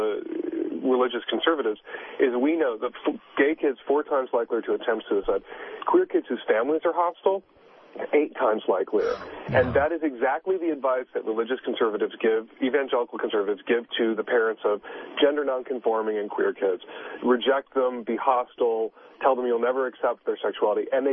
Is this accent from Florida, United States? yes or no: no; Chicago, Illinois, United States; But I grew up in the city of Chicago, and I was, you know, Billy Lucas's age in 1980.